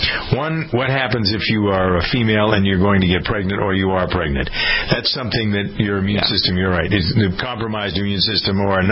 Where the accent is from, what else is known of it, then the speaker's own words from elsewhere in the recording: United States; but it brought us together in a way also that I had never experienced as an American.